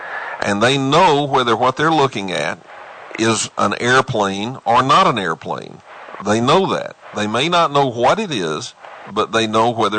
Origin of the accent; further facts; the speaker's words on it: Texas, United States; Look, I was raised in Texas, and so I'm going to use a phrase that you're going to be familiar with.